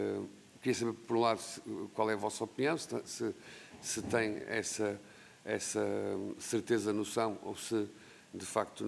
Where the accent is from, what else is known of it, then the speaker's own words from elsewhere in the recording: Viana do Castelo, Portugal; Eu sou oriundo de Viana do Castelo